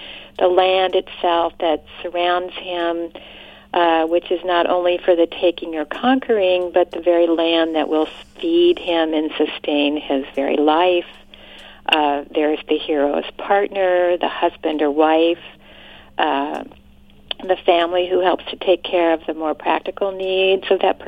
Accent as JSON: {"language": "English", "country": "United States", "said": "So I'm an American, and I identify and I resonate with this myth of the hero as much as anybody else"}